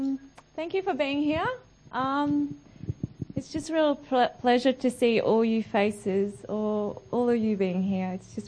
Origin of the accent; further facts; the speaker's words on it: Australia; And also just opportunity growing up in Australia, a really, really great opportunity.